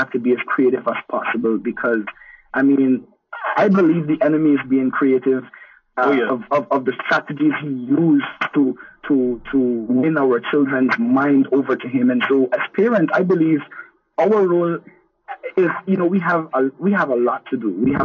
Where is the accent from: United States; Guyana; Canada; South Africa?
Guyana; And so growing up in Guyana, apart from the discipline, one of the things I grew with is unconditional love.